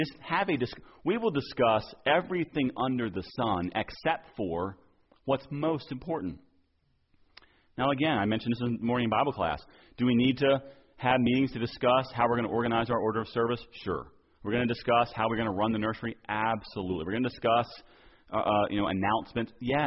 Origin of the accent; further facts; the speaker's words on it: Southern United States, United States; My wife and I grew up in churches in the South